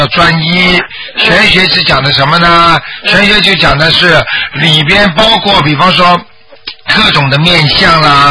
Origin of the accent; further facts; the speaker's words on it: China; 因为我是中国人因为我是从小吃中医给我医大的